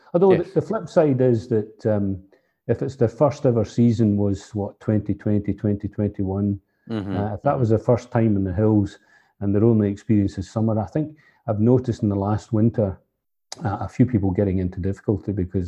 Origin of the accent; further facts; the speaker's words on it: Glasgow, Scotland, United Kingdom; moved away; I am a Glaswegian, albeit an exiled Glaswegian, so I need to be careful what I say here.